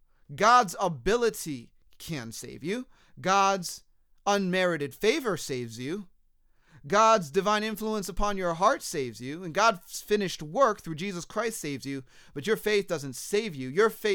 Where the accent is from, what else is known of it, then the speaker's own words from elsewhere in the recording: United States; I'm an American citizen, you know.